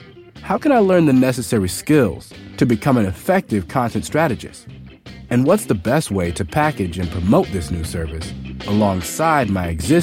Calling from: Denver, Colorado, United States; from Denver. Big fan for many years.

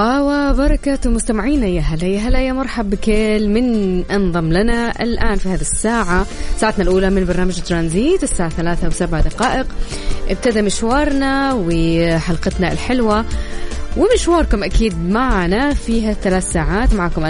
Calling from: Tabuk, Tabuk Province, Saudi Arabia; من تبوك، درجة الحرارة 29، وحبيت أمسي عليكم

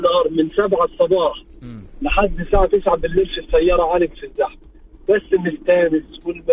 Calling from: Riyadh, Riyadh Province, Saudi Arabia; أكلمك من الرياض.

